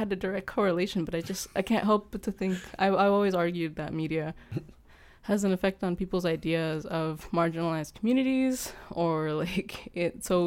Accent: Texas, United States; I grew up in Texas.

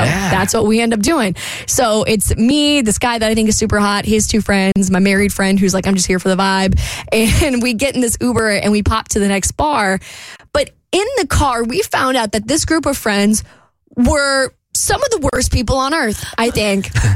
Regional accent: Jacksonville, Florida, United States; me and my friend went to a dive bar in Jacksonville. It's my hometown

